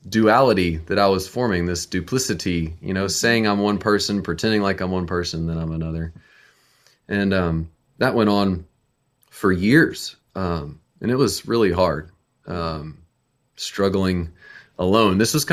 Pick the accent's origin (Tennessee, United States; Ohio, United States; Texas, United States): Tennessee, United States; Nashville; And we're from Nashville, Tennessee.